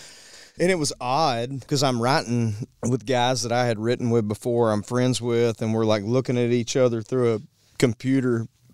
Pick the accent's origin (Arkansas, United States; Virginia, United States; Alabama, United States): Arkansas, United States; also born or lived in Nashville, United States; You know, moving home was probably an unpopular thing. When I moved from Nashville back to Arkansas, you know